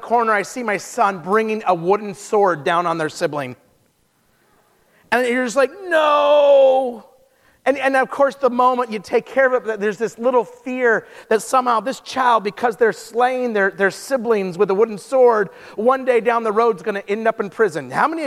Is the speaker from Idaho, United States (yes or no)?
yes; Twin Falls, Idaho, United States; I'm from Idaho, and I just met somebody who was born in Idaho or grew up in Wendell. That's like 30 minutes from where I grew up.